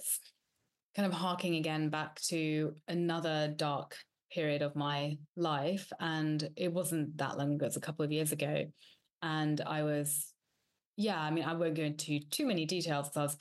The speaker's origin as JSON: {"language": "English", "region": "England", "country": "United Kingdom", "tie": "born or raised there", "also_born_or_lived": "Italy / London / Dubai", "moved": "as an adult", "lives_now": "Spain", "said": "So I grew up in England, and when I was 19, I lived in Italy. So I went to Venice and I came back. Then I lived in London for a bit."}